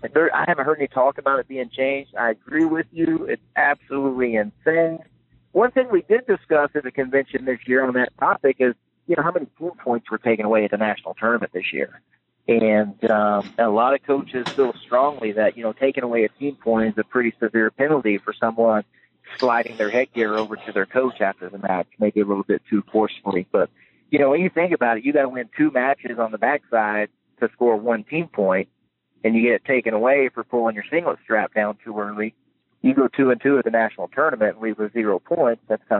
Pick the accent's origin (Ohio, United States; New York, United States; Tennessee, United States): Tennessee, United States; also born or lived in Oklahoma; Where I grew up in Tennessee, everything is Coke.